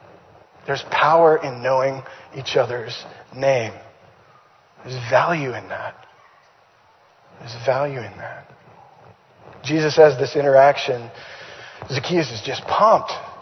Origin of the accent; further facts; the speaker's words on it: Saskatchewan, Canada; It was one of my favorite things to do as a kid growing up in Saskatchewan.